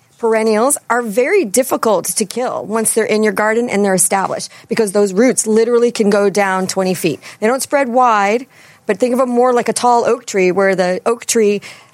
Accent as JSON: {"language": "English", "region": "East Coast", "country": "United States", "accent": "East Coast", "said": "And it's like if you put enhance my East Coast accent in there, it actually sounds even better."}